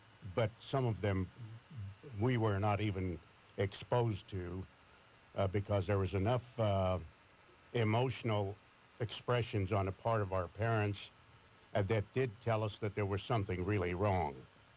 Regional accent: Dinuba, California, United States; also born or lived in Reedley; Well, I was born and raised in the Dinuba area

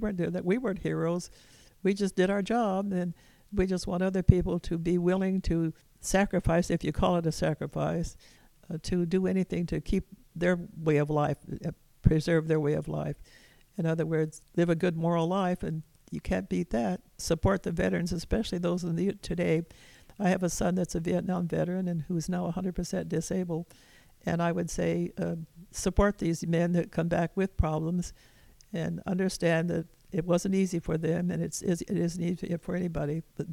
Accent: Iowa, United States; born there; And so I always took down the Iowa state flag because that was my home state where I was born.

